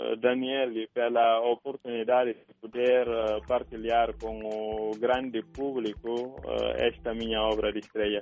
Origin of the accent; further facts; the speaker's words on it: Bafatá, Guinea-Bissau; born there; E sobre o rio Geba fica a cidade onde eu nasci, a cidade de Bafatá.